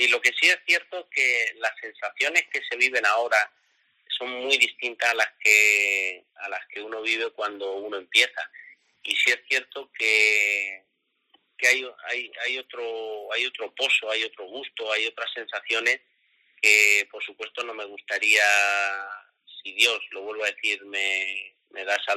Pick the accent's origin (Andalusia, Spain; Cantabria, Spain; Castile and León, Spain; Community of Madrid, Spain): Community of Madrid, Spain; Madrid; born there; also born or lived in La Mancha; yo he nacido en Madrid, pero se me ha considerado siempre el torero manchego por excelencia